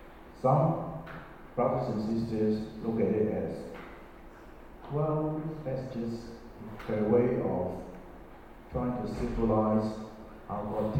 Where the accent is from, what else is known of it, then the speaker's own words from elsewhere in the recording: Hong Kong; In Hong Kong, sorry, I was from Hong Kong, and I'm from Hong Kong, and they do a lot of those things.